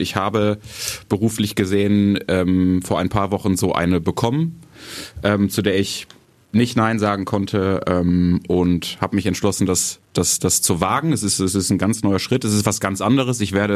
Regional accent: Mülheim an der Ruhr, North Rhine-Westphalia, Germany; also Radio zu machen für meine Heimatstadt, endet damit ja auch

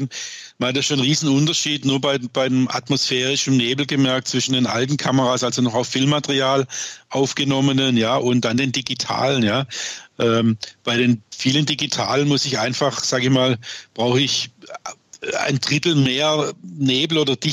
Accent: Swabia, Germany; born there; accent: Swabian; dann bin ich auch, was man sicherlich hört, gebürtiger Schwabe

